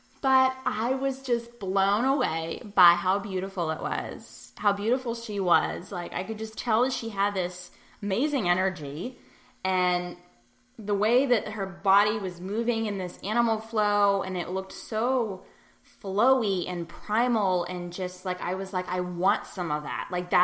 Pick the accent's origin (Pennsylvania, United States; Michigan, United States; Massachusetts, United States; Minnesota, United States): Pennsylvania, United States; Pittsburgh; Yeah, I think that there's certainly nothing like this that I can think of in my hometown of Pittsburgh.